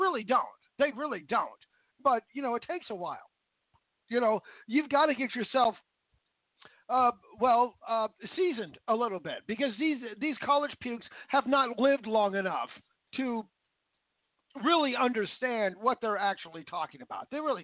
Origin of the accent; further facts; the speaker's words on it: Vancouver, Washington, United States; I come from Vancouver, Washington, right directly across the river from Portland State.